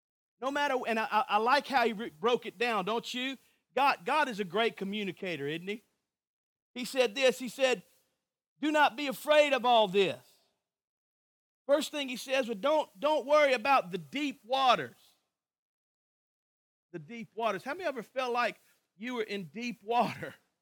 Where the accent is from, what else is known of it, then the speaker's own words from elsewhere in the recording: Grangeville, Louisiana, United States; I grew up in Grangeville, Louisiana. Nobody knows where that is in here except me and my dad.